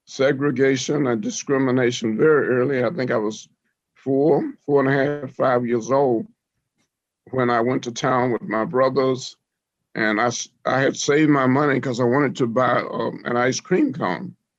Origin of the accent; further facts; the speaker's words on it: Alabama, United States; Well, I grew up in Alabama. Grew up on a 40-acre farm. I was in the middle of 9 children